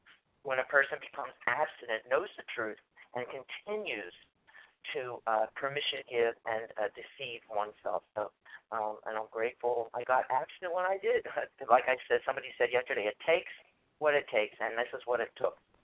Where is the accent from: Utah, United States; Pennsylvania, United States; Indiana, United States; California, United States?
Pennsylvania, United States; Philadelphia; from Philadelphia, a compulsive overeater.